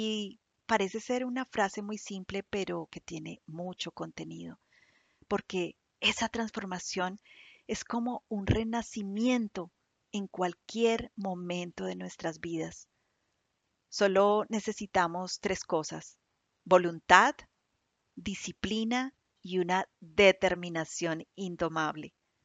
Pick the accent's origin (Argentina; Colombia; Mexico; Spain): Colombia; now in London, United Kingdom; Imaginen mi llegada a Londres como una colombiana en tierras foráneas. Me enfrenté cara a cara con los prejuicios que rodean a mi amada Colombia.